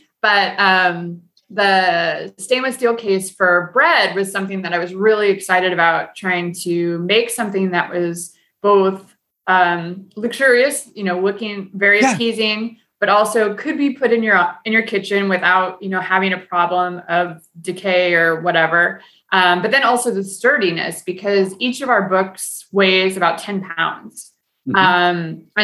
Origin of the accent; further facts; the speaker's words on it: California, United States; I'm very fortunate that I grew up in California, but we were in South Dakota for my dad's family.